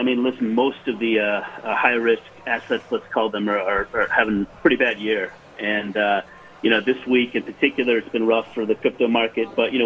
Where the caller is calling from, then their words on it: Washington, District of Columbia, United States; Well, I'm calling you from Washington, D.C.